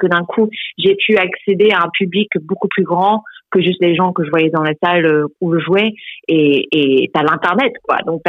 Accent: Brittany, France; also born or lived in Zimbabwe; un peu de mon chez-moi quand j'ai grandi en Bretagne

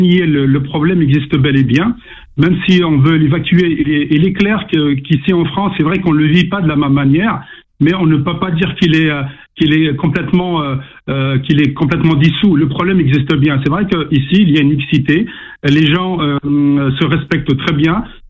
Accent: Algeria; moi je suis algérien

